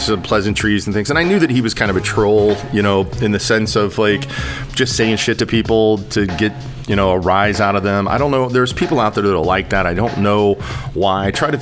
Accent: Topeka, Kansas, United States; I went back to my hometown of in Topeka.

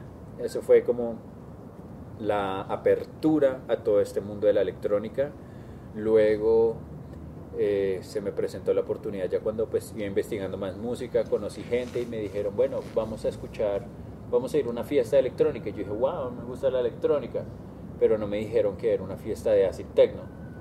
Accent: Colombia; ese legado es el que quiero rescatar en busca de una identidad como cultura colombiana.

